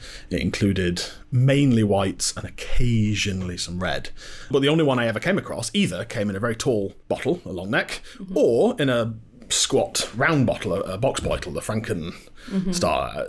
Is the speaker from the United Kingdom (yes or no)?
yes; Scarborough, Yorkshire and the Humber, United Kingdom; I grew up in a household where wine wasn't a thing. I'm from Scarborough, and my working class background precluded wine being a thing.